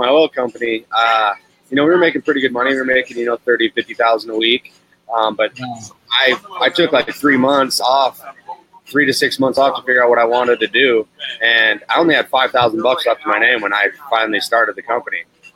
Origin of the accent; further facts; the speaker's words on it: Montana, United States; So growing up in Montana and then, you know, living in 11 different cities